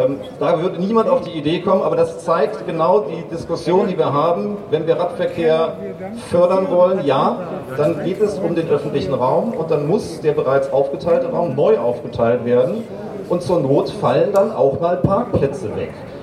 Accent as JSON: {"language": "German", "town": "Düsseldorf", "region": "North Rhine-Westphalia", "country": "Germany", "said": "Ich komme aus Lörrick und jetzt heute einmal quer durch die Stadt, eine große Diagonale, das ist ein schöner Ausflug."}